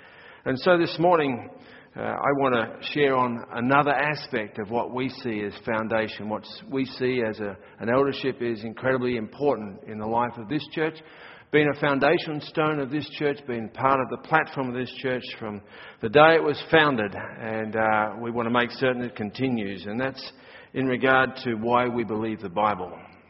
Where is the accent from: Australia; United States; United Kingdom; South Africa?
Australia; because I'm Australian.